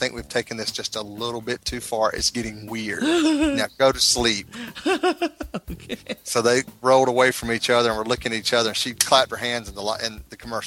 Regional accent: Augusta, Georgia, United States; I'm from Augusta, Georgia.

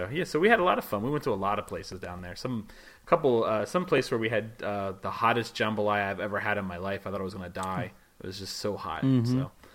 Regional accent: the North, United States; accent: northern; And being a northerner and being an American, I don't have hard T's in my dialect.

